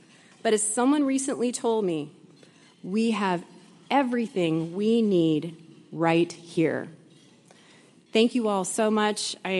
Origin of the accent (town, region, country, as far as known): Alaska, United States; born or raised there; now in Anchorage, United States